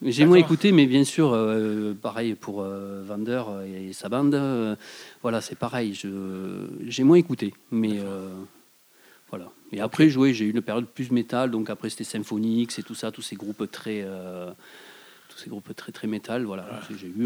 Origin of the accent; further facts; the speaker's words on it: Bédarieux, Occitanie, France; je suis donc des Hauts-Cantons, je suis du côté de Bédarieux.